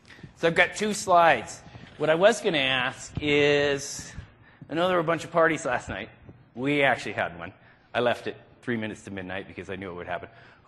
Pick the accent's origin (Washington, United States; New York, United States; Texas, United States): Washington, United States; Seattle; Y'all, I'm from Seattle, so you guys is generic, I apologize.